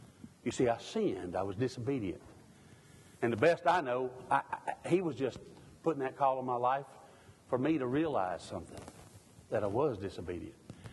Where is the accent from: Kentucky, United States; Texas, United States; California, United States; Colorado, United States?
Kentucky, United States; moved away; I'm a hillbilly from Kentucky, long misplaced.